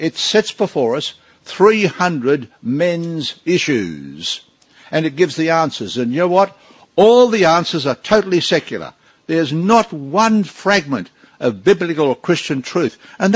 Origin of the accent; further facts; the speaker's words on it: Australia; Now, I think here, although I'm an Aussie male, it's deficient, the Aussie male culture.